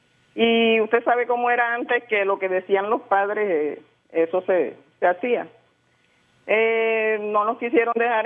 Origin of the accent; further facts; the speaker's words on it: Sincelejo, Sucre, Colombia; now in Soledad, Colombia; Vivo en Los Almendros, Soledad, pero yo soy de Sabanas de Beltrán, Sucre, y me crié en Sincelejo.